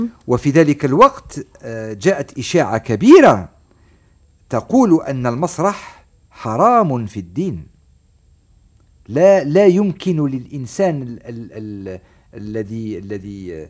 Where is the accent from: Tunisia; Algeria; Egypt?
Algeria; كياننا كجزائريين